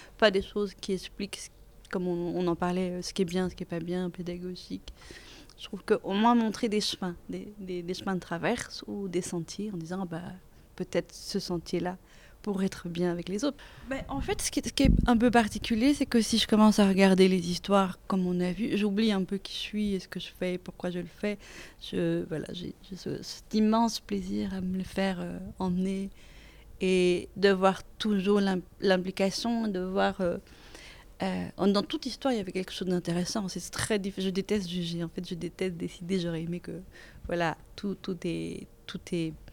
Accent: Belgium; born there; Je suis née en Belgique, j'étais dans l'école de Crolly

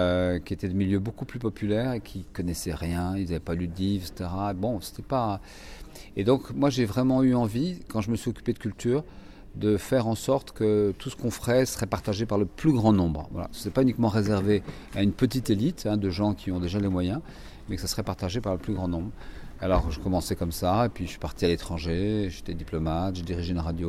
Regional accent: France; Je suis français

